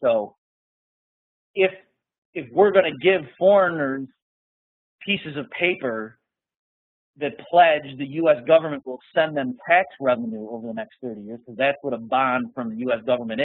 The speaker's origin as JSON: {"language": "English", "country": "United States", "said": "I say we, like, because I'm an American, is a bond."}